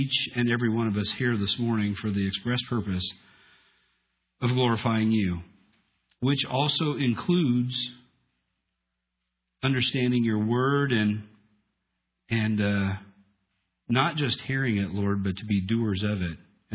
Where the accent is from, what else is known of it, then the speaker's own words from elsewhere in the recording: Mount Pleasant, Iowa, United States; now in Ankeny, United States; from Ankeny, originally from Mount Pleasant.